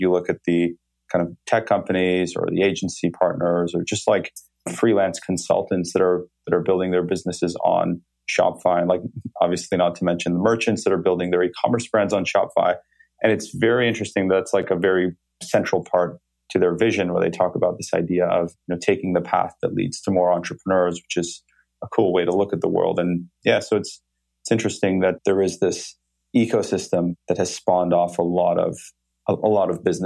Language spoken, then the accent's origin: English; Montreal, Quebec, Canada; now in Toronto, Canada; I'm based in Toronto, actually. So I grew up in Montreal and I moved to Toronto about 5 years ago, and that's where we're based now.